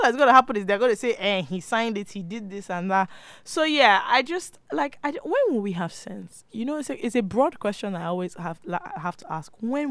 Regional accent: Nigeria; the thing that controls your main source of income as a Nigerian

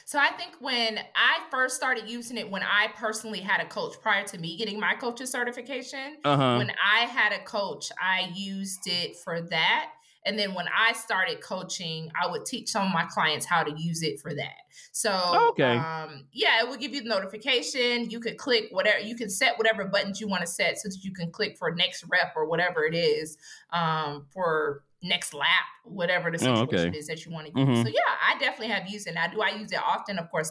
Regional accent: Atlanta, Georgia, United States; Even places when I was a little girl, because I grew up in Atlanta, places that are exciting to live.

